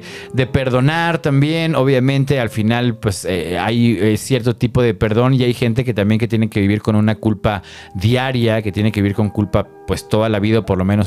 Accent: Mexico; realmente tú como mexicano decías, güey, que estos vatos no gane este dude

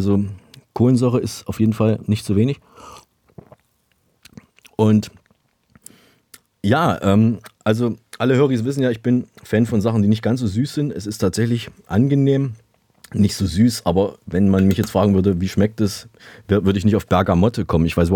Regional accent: Saalfeld, Thuringia, Germany; born there; Konkret geht es um den Lokalteil meiner Geburtsstadt Saalfeld

